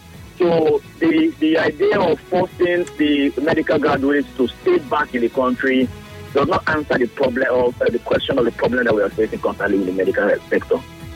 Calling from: Port Harcourt, Rivers, Nigeria; I'm calling from Port Harcourt.

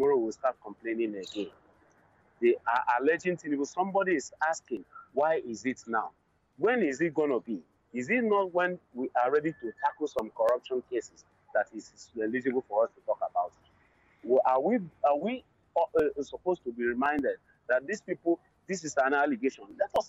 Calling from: Israel; I'm joining you from Israel.

